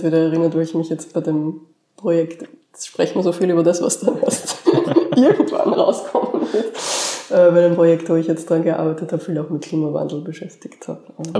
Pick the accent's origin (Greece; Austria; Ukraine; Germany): Austria; Upper Austria; In Oberösterreich, in Regenkreis.